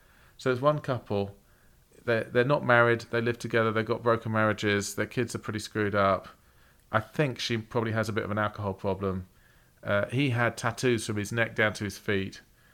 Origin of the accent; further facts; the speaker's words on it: England, United Kingdom; for us, we're English.